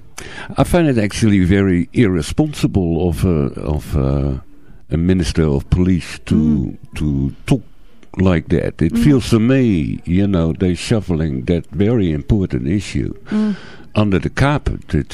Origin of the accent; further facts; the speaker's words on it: Netherlands; English is a second language; and I'm coming from Holland. You know, I'm born in Holland.